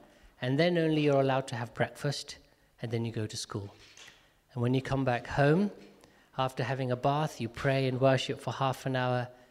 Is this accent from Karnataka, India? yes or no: no; Gujarat, India; I was a Hindu priest for 20 years of my life. So I'm from Gujarat in India, and my great-grandfather left India to work in the British Empire in East Africa